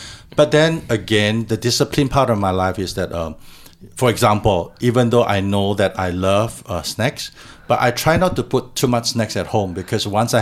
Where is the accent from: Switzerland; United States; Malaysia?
Malaysia; also born or lived in Singapore; since I spent 30 years of my life in Singapore, even though I'm a Malaysian.